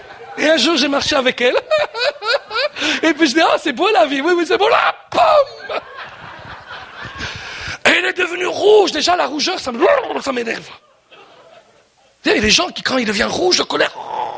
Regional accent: Belgium; Je suis belge de nationalité.

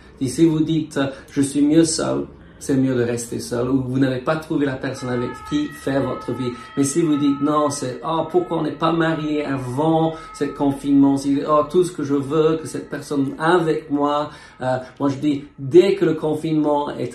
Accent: France; nous venons de la France

